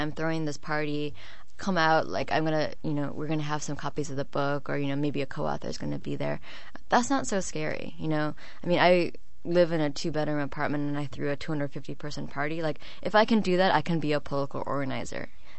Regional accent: San Francisco, California, United States; And then I'm from San Francisco, so that's kind of like the bluest of the blue.

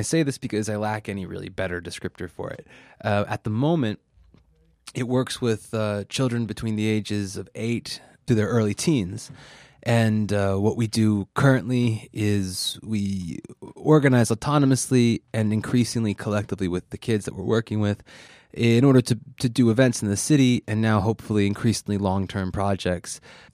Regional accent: Texas, United States; now in Serbia; I'm originally from Texas. I've been living in Serbia for over 3 years now.

